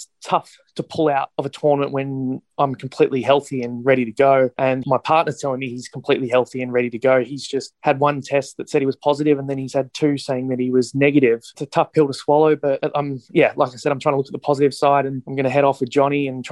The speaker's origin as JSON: {"language": "English", "town": "Sydney", "region": "New South Wales", "country": "Australia", "said": "I'm from Sydney"}